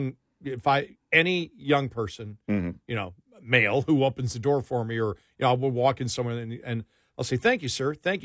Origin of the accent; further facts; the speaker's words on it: New York, United States; also born or lived in Oregon; Or where I came from, Oregon, or New York originally. I'm from New York.